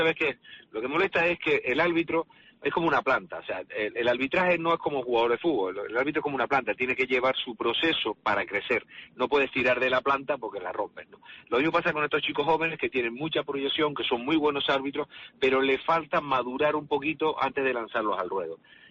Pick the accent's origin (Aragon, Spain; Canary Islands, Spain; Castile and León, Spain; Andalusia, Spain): Canary Islands, Spain; nosotros que somos de Tenerife, defender lo nuestro